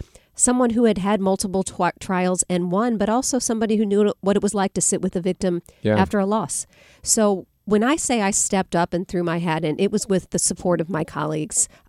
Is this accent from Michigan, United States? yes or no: no; Missouri, United States; I grew up in St. Louis County. I raised my kids in St. Louis County.